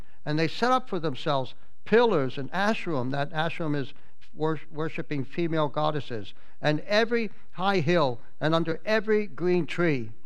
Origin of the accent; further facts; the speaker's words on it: United States; I think of my years of growing up in the United States.